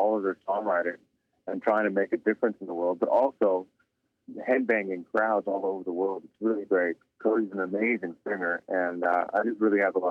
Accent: Toronto, Ontario, Canada; born or raised there

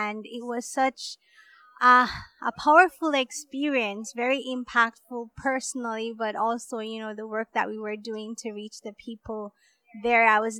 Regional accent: Jamaica; I'm not very connected in my culture as I grew up in Jamaica.

